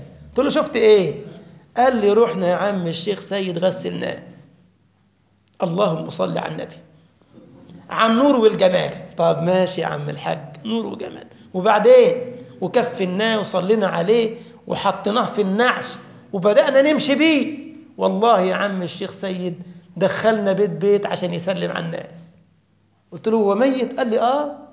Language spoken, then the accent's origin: Arabic; Alexandria, Alexandria Governorate, Egypt; وتيجي تستريح عندنا في اسكندرية